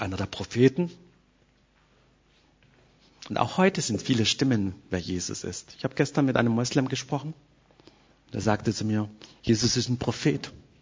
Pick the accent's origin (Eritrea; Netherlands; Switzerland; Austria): Eritrea; Ich komme aus Eritrea, aus Afrika, und wisst ihr, wenn wir tanzen, ja, unsere Tanzform, die ist im Kreis.